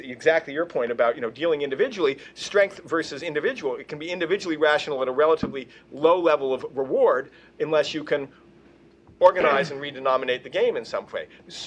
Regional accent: Vermont, United States; I'm from Vermont. We like that kind of stuff, right?

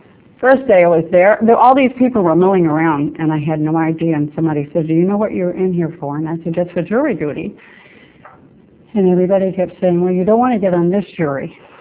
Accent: Georgetown, South Carolina, United States; moved away as an adult; now in Pembroke, United States; I'm from Pembroke on the South Shore. I'm originally from Georgetown, South Carolina. I moved here in 1960, married my husband, and moved to Pembroke.

